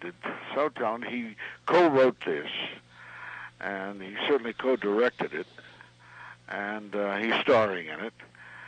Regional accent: Kansas City, Kansas, United States; I'm from Kansas City, Kansas.

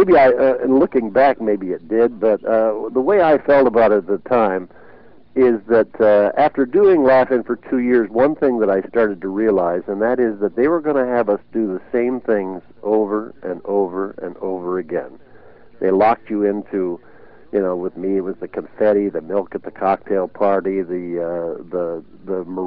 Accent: Indiana, United States; now in Los Angeles, United States; I grew up in Indiana, and so I come back here.

